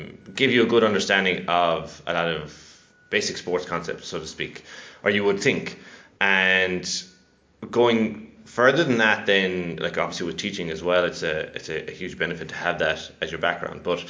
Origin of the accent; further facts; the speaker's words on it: Connacht, Ireland; I'm from Mayo though